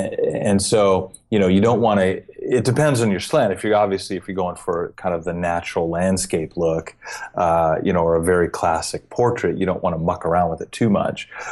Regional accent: Tucson, Arizona, United States; Growing up in Tucson, I was kind of like a sci-fi nerd.

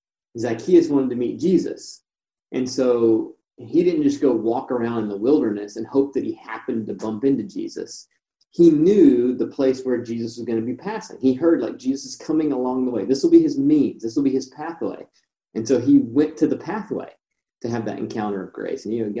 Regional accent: South Carolina, United States; now in Minneapolis, United States; And even though, so I grew up in South Carolina, you might hear it in my voice. I have been Southern Baptist since 9 months before I was born.

